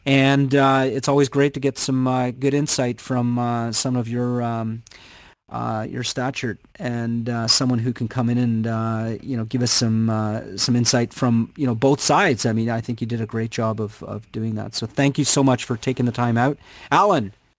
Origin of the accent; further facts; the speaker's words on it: Canada; I'm Canadian, so I had an opportunity to check out